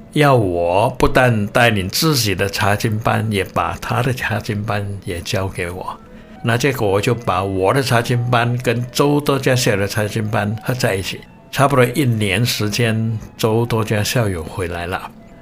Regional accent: Malaysia; 还好我是马来西亚的公民

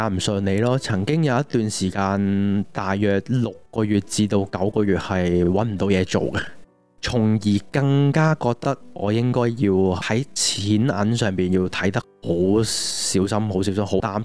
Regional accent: Hong Kong; 细个呢就土生土长在香港出世的。以前就住在赤柱啦，住在木屋区的。好开心，大个咗啦，识咗我太太。追求我太太的时候呢就从而信咗主，直至到而家啦。

